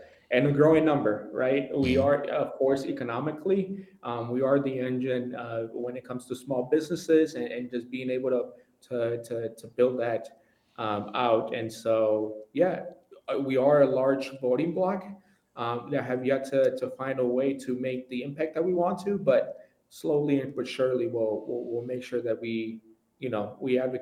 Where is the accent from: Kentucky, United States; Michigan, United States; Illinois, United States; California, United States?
Illinois, United States; Aurora; moved away as an adult; so I grew up in Aurora, Illinois, the second largest city of Illinois. I moved out to Wisconsin 5 years ago